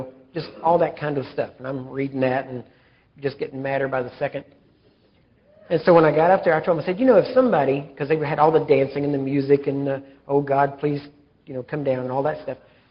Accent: Texas, United States; he was from Louisiana and I'm from East Texas. We were raised about probably less than 100 miles from each other.

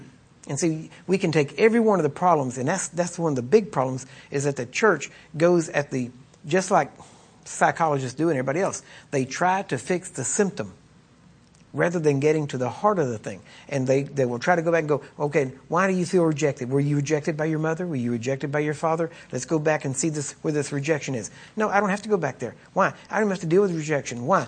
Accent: Texas, United States; That's as close as the Texan can get.

